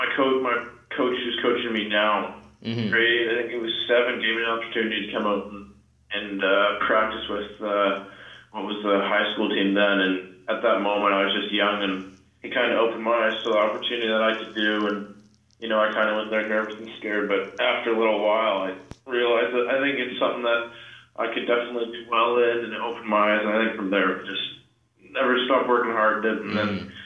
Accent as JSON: {"language": "English", "town": "Victoria", "region": "British Columbia", "country": "Canada", "tie": "born or raised there", "said": "Victoria, I mean, we're quite good at baseball, and and growing up, I had a good group of players"}